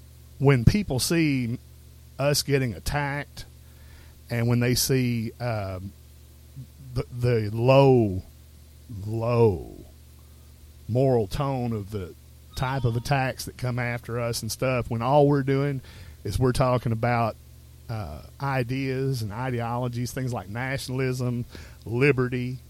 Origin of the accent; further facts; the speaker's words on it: White House, Texas, United States; I wasn't from Tyler at the time. I was from White House, which is a fairly large.